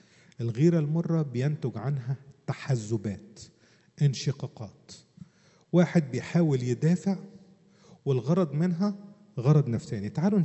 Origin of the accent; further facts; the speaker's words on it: Egypt; قال لو أنا مع أستاذ عبد الشكور اللي عندنا في مصر